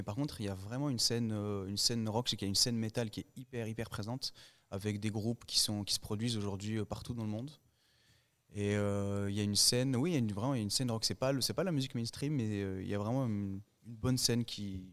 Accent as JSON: {"language": "French", "country": "Tunisia", "moved": "as an adult", "lives_now": "Toulouse, France", "said": "on est installé à Toulouse, mais moi, à la base, je suis de Tunisie. Je suis né en Tunisie, je me suis installé en France pour mes études. Donc, je suis arrivé à 18 ans, donc je suis franco-tunisien et je me suis installé à Toulouse."}